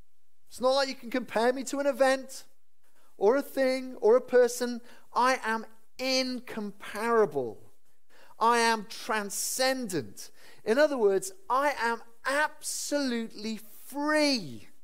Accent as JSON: {"language": "English", "region": "Wales", "country": "United Kingdom", "said": "I'm constrained to being a Welsh male who's constantly disappointed by the Welsh rugby team."}